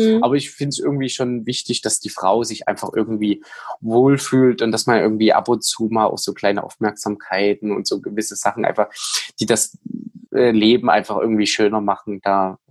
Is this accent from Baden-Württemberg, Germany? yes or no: no; Saxony, Germany; Aus der Nähe von Dresden.